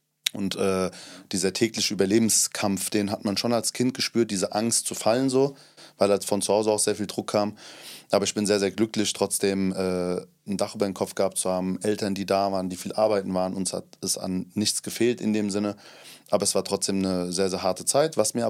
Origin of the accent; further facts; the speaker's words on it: Hanau, Hesse, Germany; Ich bin in Hanau groß geworden, bei Hanau, in Hanau, also kurz davor. Und habe sehr früh auch Frankfurt kennengelernt, habe dann später in Darmstadt studiert. Also ich habe Hessen so gut es geht mitgenommen.